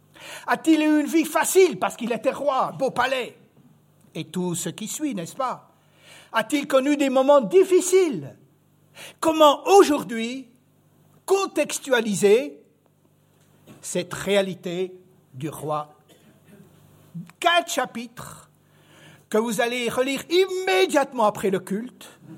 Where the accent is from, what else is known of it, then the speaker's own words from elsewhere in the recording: Switzerland; accent: Swiss; now in France; vous avez droit à un accent suisse ce matin. Parce que même 30 ans en France, ça m'a pas enlevé mon accent suisse.